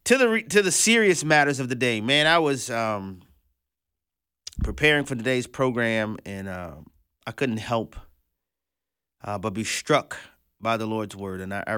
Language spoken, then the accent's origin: English; Louisiana, United States; I mean, most of you guys know I'm from Louisiana, right?